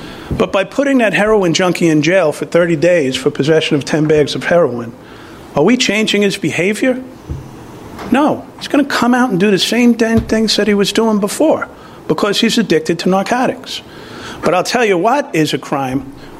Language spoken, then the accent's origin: English; Ireland; I'm a Taurus, I'm a linebacker, and I'm Irish.